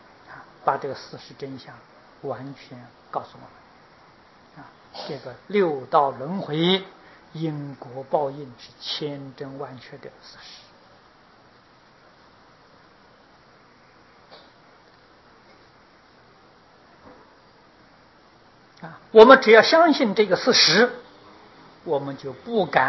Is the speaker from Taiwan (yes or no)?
yes; Taiwan; 从前外国人瞧不起我们台湾人，今天我们台湾人在外国瞧不起外国人